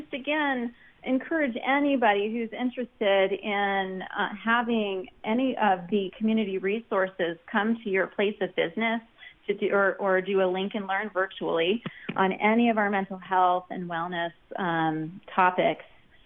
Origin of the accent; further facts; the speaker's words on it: Phoenix, Arizona, United States; I'm from Phoenix.